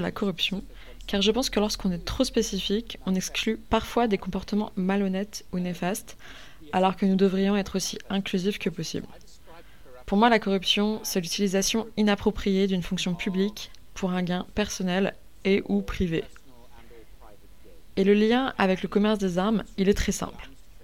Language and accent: French; South Africa; French is a second language; pardonnez mon manque de vocabulaire. Je viens d'Afrique du Sud